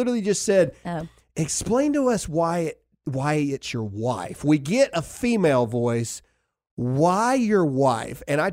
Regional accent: the South, United States; We are not Fox News. We are not CNN. We're not the typical people. We are just people from the South.

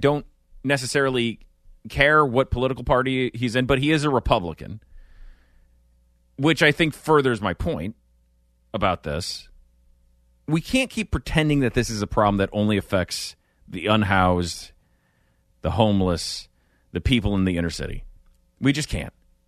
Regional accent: Rhode Island, United States; accent: Rhode Island; That's my Rhode Island accent.

